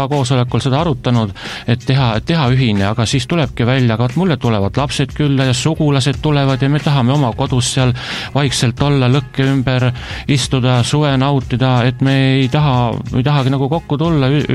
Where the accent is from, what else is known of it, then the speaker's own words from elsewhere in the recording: Rapla County, Estonia; Näiteks minu kodukülas, laukülas me ei ole enam ammu teinud jaanitult